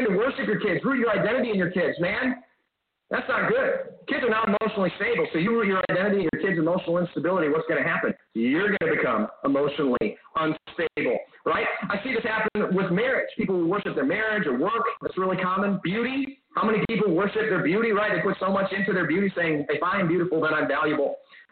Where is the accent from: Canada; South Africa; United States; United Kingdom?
United States; And not only as a Christian, but as an American, I stand for a society